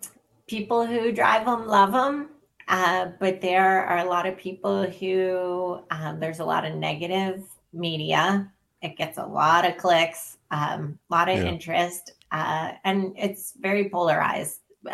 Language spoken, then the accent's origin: English; Pennsylvania, United States; now in Vermont, United States; I did not. I grew up in Pennsylvania.